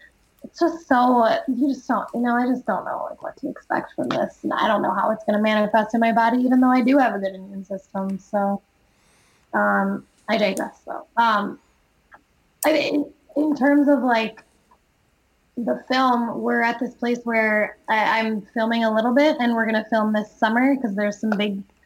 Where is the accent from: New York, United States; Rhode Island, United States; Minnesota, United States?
Minnesota, United States; I feel like also, as a Minnesotan, like, those of us that live in, like, colder areas